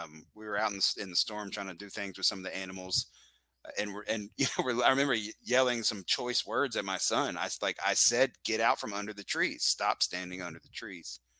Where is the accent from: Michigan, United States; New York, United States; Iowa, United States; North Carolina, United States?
North Carolina, United States; also born or lived in Florida; I'm from North Carolina, but I've lived on the coast. I've lived in Florida.